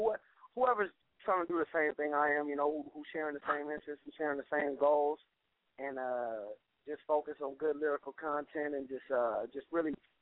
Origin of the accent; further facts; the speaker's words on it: Lancaster, California, United States; now in Portland, United States; I'm originally from Lancaster, California, you know, like it's a Los Angeles suburb. And right now I'm living out in Portland with my brother